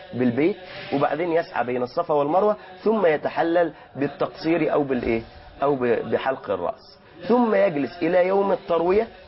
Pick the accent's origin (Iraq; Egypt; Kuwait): Egypt